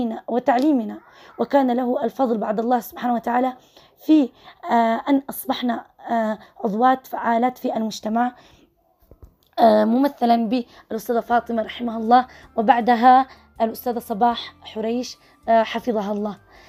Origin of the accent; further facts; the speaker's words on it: Sanaa, Yemen; born there; من مواليد محافظة صنعاء، أعتبر الثانية بين إخواني وأخواتي،